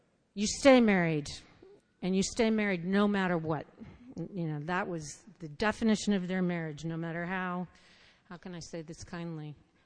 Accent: Bethesda, Maryland, United States; I grew up in Bethesda, Maryland, in a beautiful white house on a hill. I had an oak tree out my bedroom window.

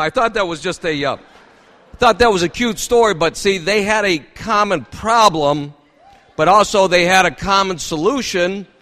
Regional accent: Akron, Ohio, United States; I happen to be from out of town. I'm from Akron, Ohio.

